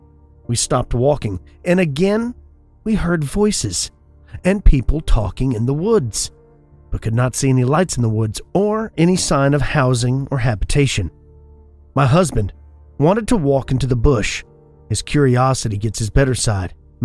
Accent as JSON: {"language": "English", "region": "Texas", "country": "United States", "tie": "born or raised there"}